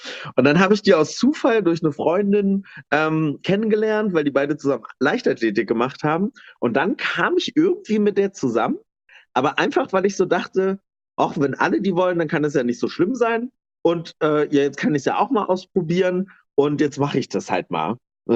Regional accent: East Germany, Germany; Und dass ich eine ostdeutsche Identität habe, habe ich aber tatsächlich erst in Bayern erlebt, als dann tatsächlich ich andauernd so als Ossi abgestempelt wurde.

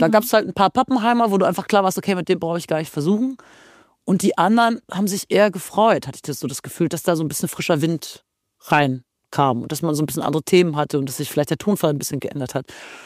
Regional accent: Jaderberg, Lower Saxony, Germany; also so Jaderberg, Oldenburg, die ganze Ecke, wo ich herkomme, das ist ja keine 2 Stunden entfernt.

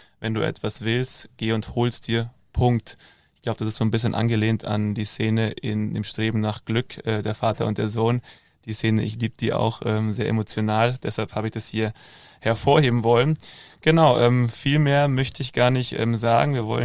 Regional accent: Wolfratshausen, Bavaria, Germany; Wir kommen ja auch aus dem Süden von München, aus Wolfratshausen.

